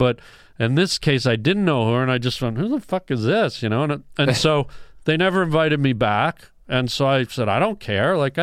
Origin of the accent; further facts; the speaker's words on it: Canada; And I honestly, to be honest, as a Canadian and removed from this Hollywood world